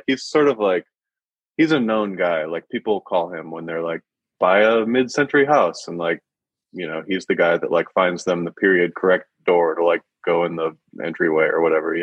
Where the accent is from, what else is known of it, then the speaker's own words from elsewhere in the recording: Rockford, Illinois, United States; One of my best friends who I grew up with in Rockford, Stephen Hoppe, owns a bar and a wine shop in Puerto Rico.